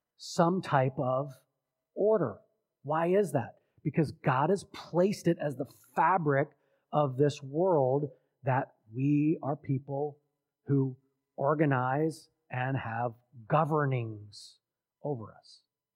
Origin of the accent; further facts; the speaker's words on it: Washington, District of Columbia, United States; born there; also born or lived in Fairfax County; I'm white, I'm male, I'm an American, born in Washington, D.C. That's got to put me at the top of being American. Born at Washington Hospital Center where they take presidents.